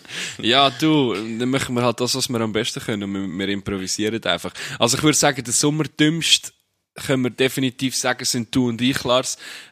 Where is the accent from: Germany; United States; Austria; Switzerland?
Switzerland; wenn die Leute mich so fragen, ja, woher kommst du denn? Ich so, ja, aus der Schweiz.